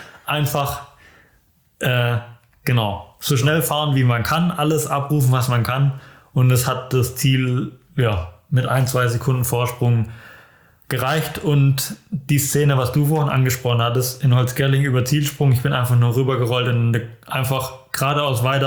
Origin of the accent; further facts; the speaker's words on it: Germany; ich als Deutscher natürlich, beziehungsweise ja fast schon oder damals eigentlich schon halbes Heimrennen.